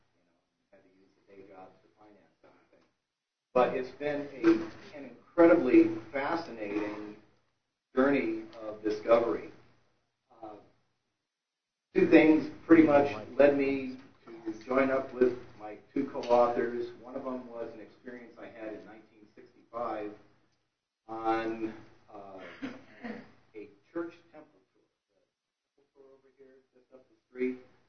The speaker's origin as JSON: {"language": "English", "town": "Chicago", "region": "Illinois", "country": "United States", "moved": "yes", "lives_now": "Southern California, United States", "said": "That being said, I've been a Southern California resident for 40 plus years. I'm originally from Chicago."}